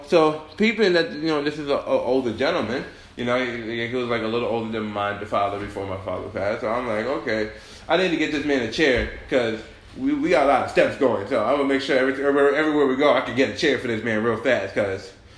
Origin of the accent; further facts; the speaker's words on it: Queens, New York, United States; Like, don't try me. I'm from Queens.